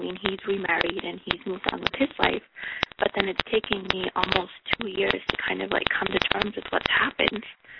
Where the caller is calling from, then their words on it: Queens, New York, United States; I'm calling from New York. I live in Queens, New York.